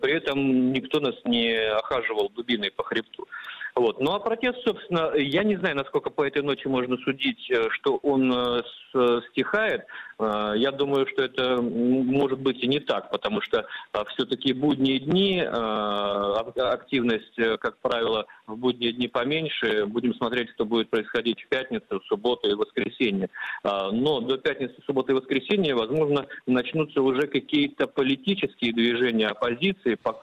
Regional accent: Russia; не афишируя, что мы из России.

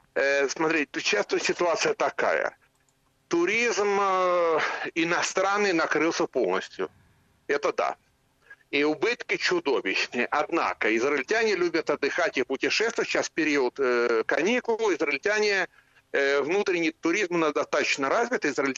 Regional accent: Moscow Oblast, Russia; поскольку я сам вырос в Подмосковье, в квартире 50 метров с сестрой

